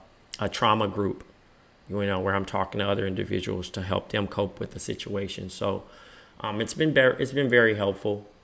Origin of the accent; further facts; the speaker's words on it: Compton, California, United States; Growing up in Compton, normally people that needed someone to talk to or anything like that, therapy was kind of frowned upon.